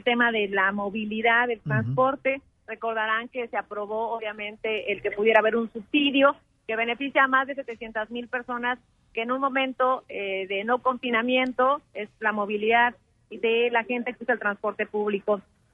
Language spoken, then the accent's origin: Spanish; Querétaro, Mexico; el tema que nos une a los queretanos como mexicanos en esta situación de pandemia